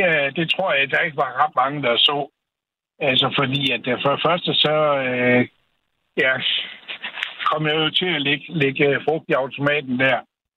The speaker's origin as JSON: {"language": "Danish", "town": "Aarhus", "region": "Central Denmark Region", "country": "Denmark", "tie": "born or raised there", "said": "vi voksede op i Fagikår i Baggård inde i Aarhus"}